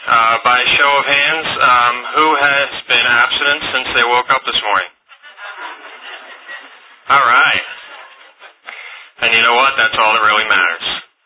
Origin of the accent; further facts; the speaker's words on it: New Jersey, United States; now in Mantua, United States; I'm from South Jersey Inner Group, and I live in Mantua, New Jersey.